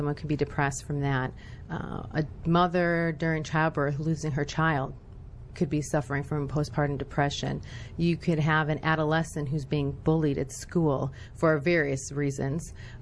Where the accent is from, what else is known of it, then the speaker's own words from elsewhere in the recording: Skokie, Illinois, United States; It was really interesting growing up in Skokie, Illinois. It was a predominantly Jewish area, and I am a biracial product of my fathe